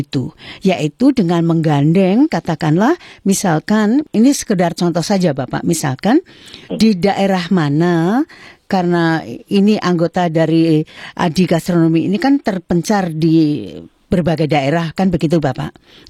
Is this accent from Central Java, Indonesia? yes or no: yes; Semarang, Central Java, Indonesia; saya berasal dari Semarang, di luar kota Semarang, seperti di daerah Gunung Pati dan sebagainya itu